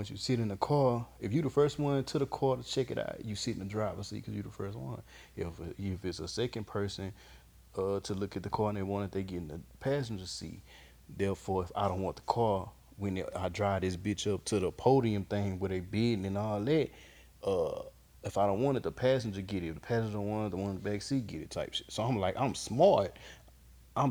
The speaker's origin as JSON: {"language": "English", "town": "Houston", "region": "Texas", "country": "United States", "said": "Yeah, I'm from Acres Home."}